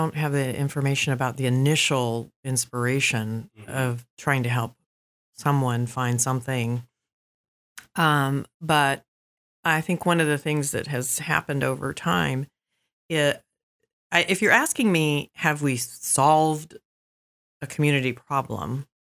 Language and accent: English; Atlanta, Georgia, United States; I came from Atlanta, Georgia, and it's incredible to me the number of resources that we have for a small community.